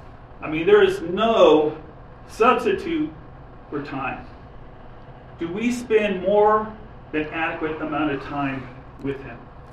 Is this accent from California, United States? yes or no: yes; California, United States; Now, I grew up in outside of Los Angeles in a time where there was nothing but kids, horses, and dogs.